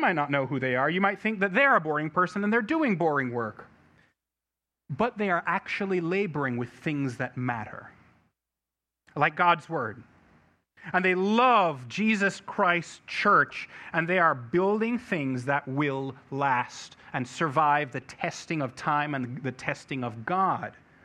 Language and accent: English; Jamaica; I grew up in Jamaica, like the island, not Queens, you know, but on the island.